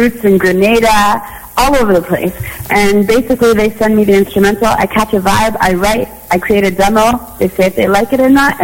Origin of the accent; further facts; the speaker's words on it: Canada; born there; my parents are born and raised in Trinidad, but I am Canadian by birth, Trini by heart, and Vinci by association.